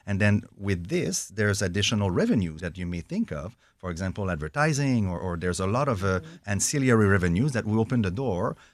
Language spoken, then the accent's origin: English; Montreal, Quebec, Canada; I'm from Montreal